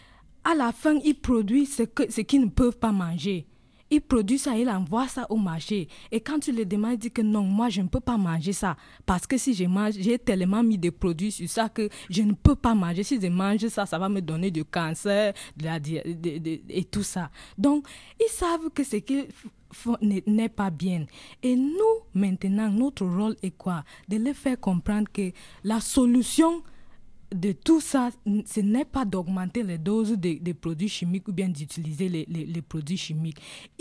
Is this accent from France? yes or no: no; Bamenda, Northwest Region, Cameroon; je vais vous expliquer quelque chose qui se passe maintenant chez nous à Bamenda